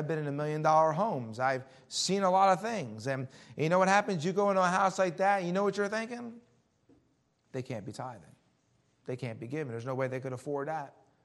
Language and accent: English; Philadelphia, Pennsylvania, United States; I grew up in Philadelphia. Like I said, I'm not the smartest guy in the world, but I do know street smarts.